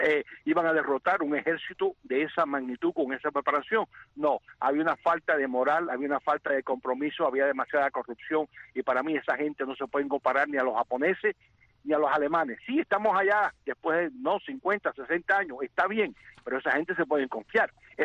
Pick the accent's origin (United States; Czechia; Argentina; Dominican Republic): United States; yo como americano estoy harto de ver a nuestra juventud morir en un país